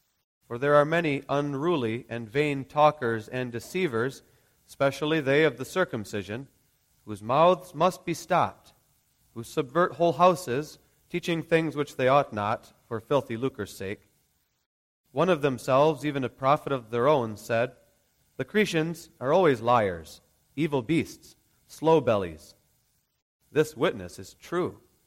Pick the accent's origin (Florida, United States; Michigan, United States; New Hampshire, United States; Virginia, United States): Michigan, United States; Grand Rapids; I grew up in Southeast Protestant Reformed Church in Grand Rapids, Michigan.